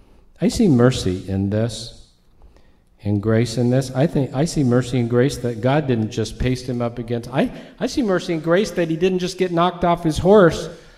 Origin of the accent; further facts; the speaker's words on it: Idaho, United States; When I was a kid growing up in Idaho, we had cattle prods